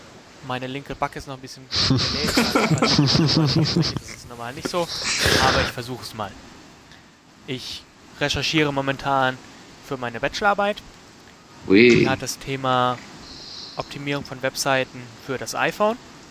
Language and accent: German; Paderborn, North Rhine-Westphalia, Germany; ich komme aus Paderborn und studiere dort Informatik.